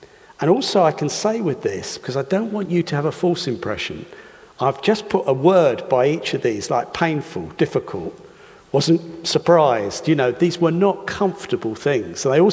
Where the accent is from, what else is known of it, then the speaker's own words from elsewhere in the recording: Hastings, South East England, United Kingdom; And it was actually back to my hometown, which I was disappointed about because I was hoping not to go back there. If you've ever been to Hastings, you might understand why.